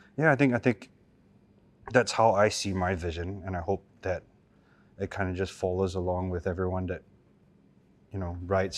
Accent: United States; now in Singapore; I grew up in America, so it's something that I eat on a daily basis rather than like a rice noodle culture in Singapore.

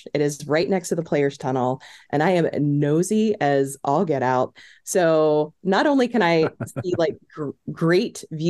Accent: Virginia, United States; I grew up in the Hampton Roads area.

